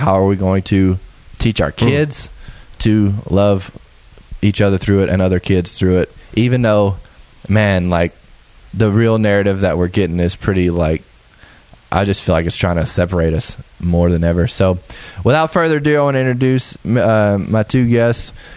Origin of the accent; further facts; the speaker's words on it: Nashville, Tennessee, United States; See, because, like, me and Ian are born and raised in Nashville, and we feel like